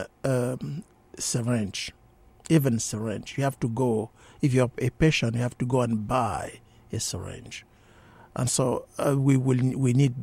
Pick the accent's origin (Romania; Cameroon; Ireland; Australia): Cameroon; now in United States; because I was born in Cameroon, and my home church is the Presbyterian Church of Cameroon.